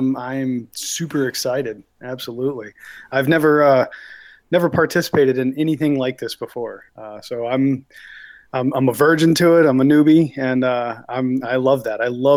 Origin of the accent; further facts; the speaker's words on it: Florida, United States; I'm a third generation Floridian, man. I grew up here in Florida